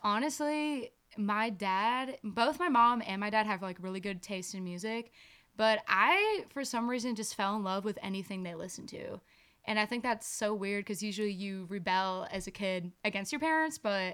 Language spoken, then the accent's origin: English; Alva, Florida, United States; Anyway, so I'm from Alva, which is inland of Fort Myers.